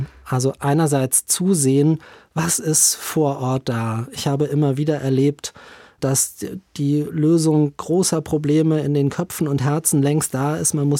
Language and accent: German; Herzberg, Germany; Ich bin nicht im Pfarrhaus groß geworden, sondern in der Küsterei.